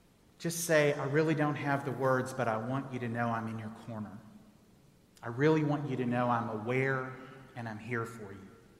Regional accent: Texas, United States; I grew up in Texas, and I listened to a lot of … back in the day.

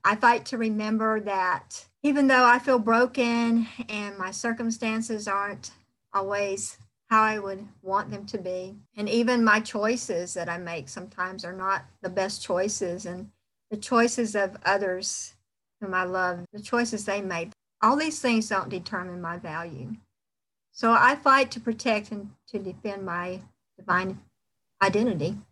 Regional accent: Douglas, Georgia, United States; I am from the South, in case you can't tell. I'm actually from a little small town off the beaten path called Douglas, Georgia.

